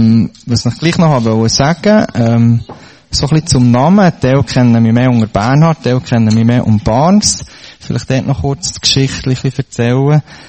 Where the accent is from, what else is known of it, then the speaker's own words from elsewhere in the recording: Heiligenschwendi, Bern, Switzerland; Ich bin aufgewachsen in Heiligen Schwendi, habe zwei Schwestern, zwei Jüngere, die jedes Jahr und eineinhalb Jahr jünger sind. Wir sind in dem Sinn gläubige Familie gsi, also die Eltern, Grosseltern